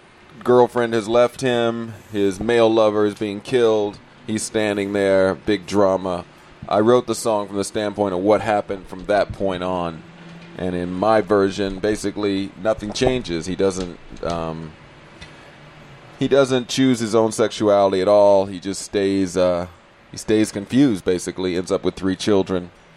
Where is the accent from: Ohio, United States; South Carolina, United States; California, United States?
California, United States; Venice; also born or lived in Santa Monica; No. I grew up in Venice. Mostly. Santa Monica.